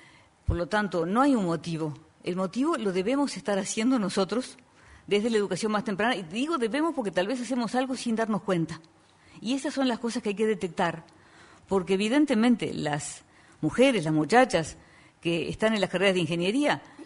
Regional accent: Uruguay; estamos por nuestra parte como universidad y como uruguayos muy honrados de que se empiece

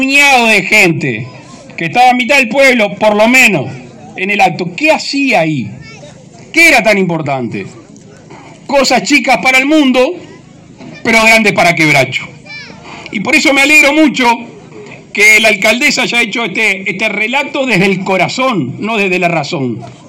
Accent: Uruguay; todos y cada uno somos orientales, somos uruguayos

